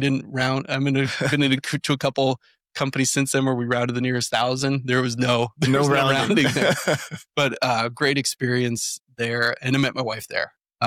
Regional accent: St. Louis, Missouri, United States; So I grew up in St. Louis

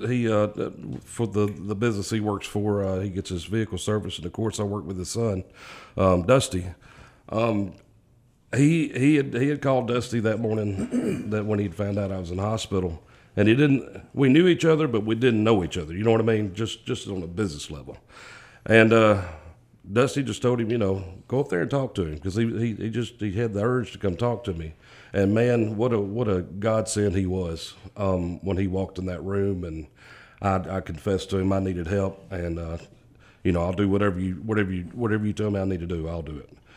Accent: Dyersburg, Tennessee, United States; now in Corinth, United States; I've lived in Corinth, Mississippi for about 18 years. I grew up in Dyersburg, Tennessee.

